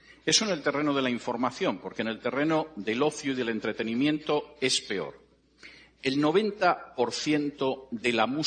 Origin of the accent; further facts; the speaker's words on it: Spain; en mi país de origen, en España